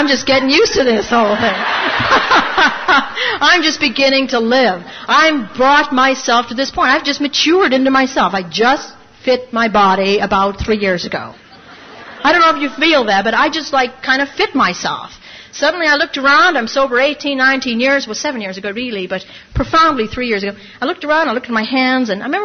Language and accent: English; Ireland; Now, I'm Irish.